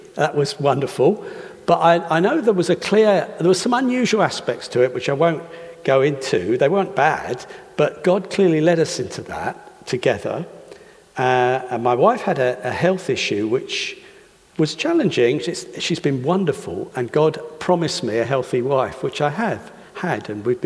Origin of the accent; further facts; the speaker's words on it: Hastings, South East England, United Kingdom; And it was actually back to my hometown, which I was disappointed about because I was hoping not to go back there. If you've ever been to Hastings, you might understand why.